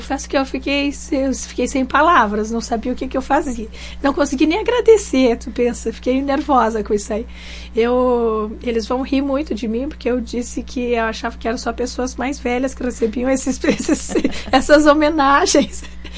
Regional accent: Esmeralda, Rio Grande do Sul, Brazil; Eu sou de Esmeralda.

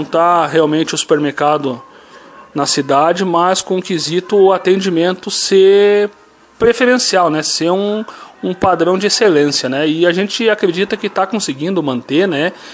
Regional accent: Santa Catarina, Brazil; eu sou de Santa Catarina, sou casado com uma lagoense

